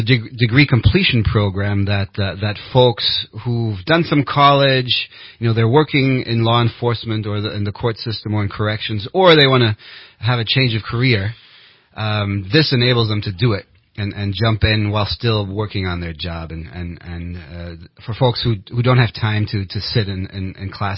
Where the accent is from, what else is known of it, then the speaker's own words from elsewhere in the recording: Germany; I grew up in Germany. I'm a child of Christian missionaries that lived and worked in Germany for 28 years.